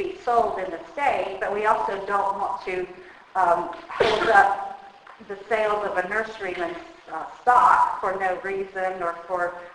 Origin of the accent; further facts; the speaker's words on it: the South, United States; I'm from the South. We don't typically talk fast, so this is a challenge.